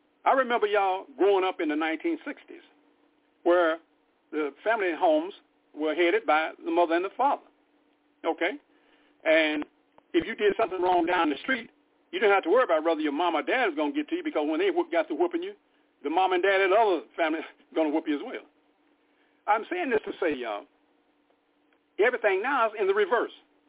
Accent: Oklahoma City, Oklahoma, United States; And again, we're both from Oklahoma City.

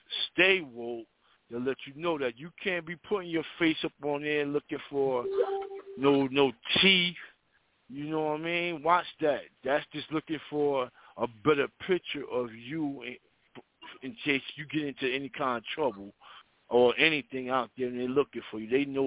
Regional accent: New Jersey, United States; now in Atlanta, United States; I'm from New Jersey, but I live in Atlanta

